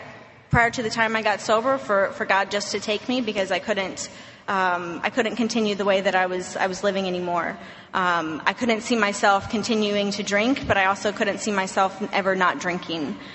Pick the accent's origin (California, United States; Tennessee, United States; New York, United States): Tennessee, United States; Nashville; I went to a 30-day inpatient facility, and I'm from Nashville, so it was in Nashville.